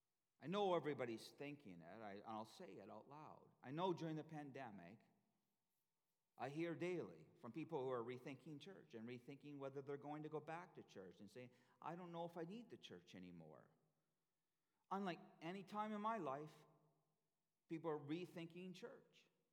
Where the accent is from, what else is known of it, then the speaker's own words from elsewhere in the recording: Canada; I know Canadians, and I know that we are a very independent kind of people. I think it must be the cold winters or something.